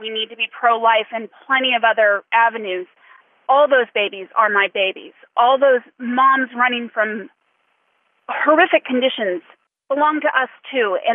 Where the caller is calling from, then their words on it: Fresno, California, United States; I'm calling from Fresno, California.